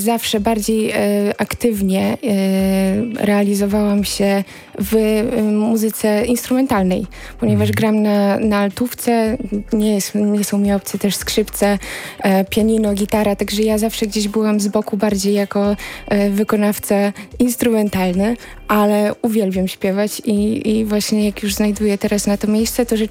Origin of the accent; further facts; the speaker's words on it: Białystok, Podlaskie Voivodeship, Poland; Tak, jestem z Białegostoku